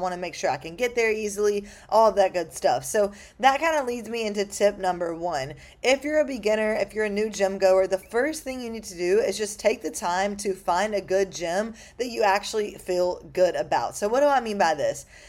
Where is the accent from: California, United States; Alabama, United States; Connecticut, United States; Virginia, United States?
Alabama, United States; Mobile; now in Miami, United States; I'm from Mobile, Alabama, for those of you who don't know. So I moved to Miami about a little bit over 2 years now.